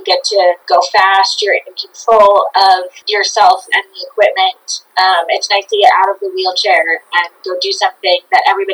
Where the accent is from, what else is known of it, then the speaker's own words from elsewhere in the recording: United States; I grew up in Tahoe, and I had skied all my life